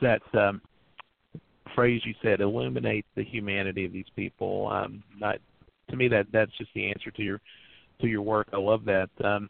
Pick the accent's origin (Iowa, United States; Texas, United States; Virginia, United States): Virginia, United States; You know, I was raised in Southwest Virginia, just a little corner of the state that was kind of tucked between Eastern Kentucky and West Virginia. Came from a long line of coal miners, grew up in a holler in an old model house trailer